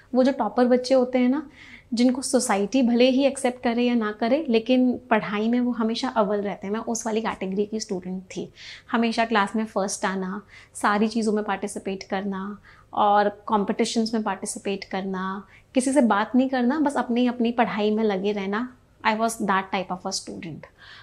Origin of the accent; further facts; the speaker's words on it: Mathura, Uttar Pradesh, India; मेरी कहानी शुरू होती है मथुरा जैसे एक छोटे शहर से। मेरा जन्म एक जॉइंट फैमिली में हुआ